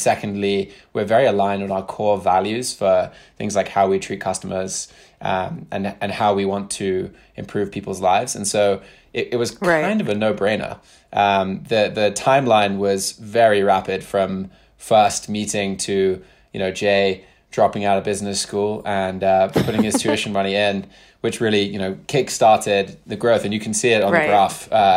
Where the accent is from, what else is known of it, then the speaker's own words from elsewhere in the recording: United Kingdom; moved away as an adult; now in United States; So I was born here in the States briefly lived in Brooklyn, but spent the majority of my life in the UK through the end of college.